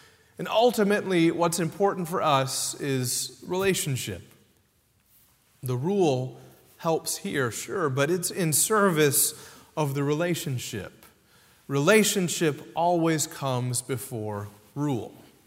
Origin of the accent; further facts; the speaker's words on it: Atlanta, Georgia, United States; also born or lived in the Carolinas; We grew up in Atlanta and the Carolinas and would drive to visit grandparents and cousins in Memphis and in Texas.